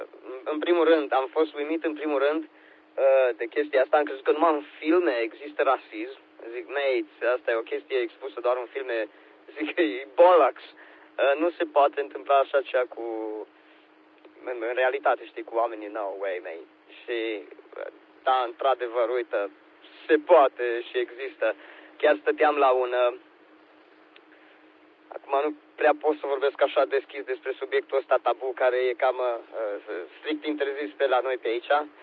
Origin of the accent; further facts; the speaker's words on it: Romania; first language Romanian; o plăcere să vorbesc în limba mea maternă pe stația radio, ceea ce chiar n-am făcut de foarte multă vreme